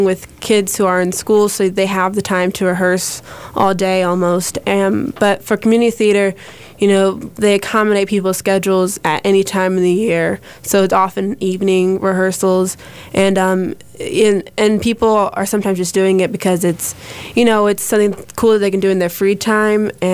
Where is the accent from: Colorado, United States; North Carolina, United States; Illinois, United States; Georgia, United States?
North Carolina, United States; Durham; All right, well … I'm from Durham. I go to Jordan High School. I'm 16 years old, and this is my first time ever doing a summer program.